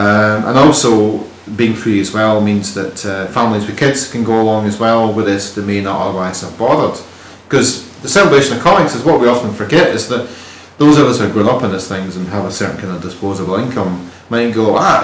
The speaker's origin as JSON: {"language": "English", "region": "Scotland", "country": "United Kingdom", "said": "I'm from Scotland"}